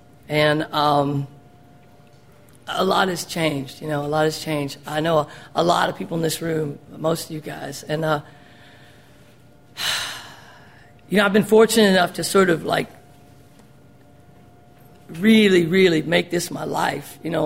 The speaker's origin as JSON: {"language": "English", "town": "Newport", "region": "Arkansas", "country": "United States", "said": "telling somebody that I was from Newport, GD, Arkansas"}